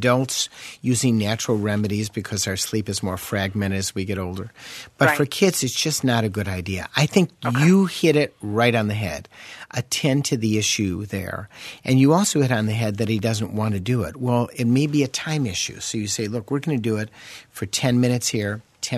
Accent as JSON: {"language": "English", "town": "Chicago", "region": "Illinois", "country": "United States", "said": "I come from Chicago and brought a number of kids home from college"}